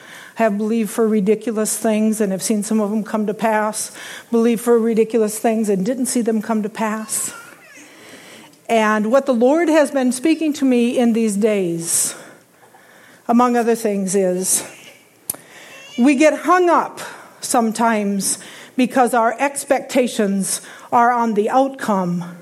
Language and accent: English; South Dakota, United States; I'm from South Dakota.